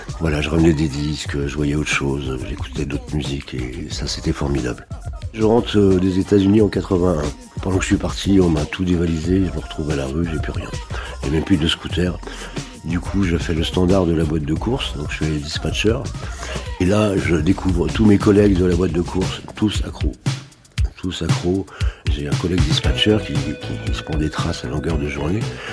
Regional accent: Bagneux, Île-de-France, France; j'ai grandi à Bagneux, cité de la Pierre Plate, qui s'appelait la cité des musiciens, parce qu'il n'y avait que des rues, rue Mozart, Square de Bussy, etc.

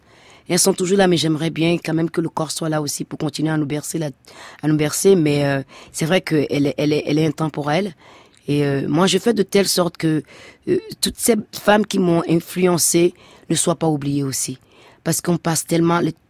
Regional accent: Benin; mais pour moi, en tant que béninoise

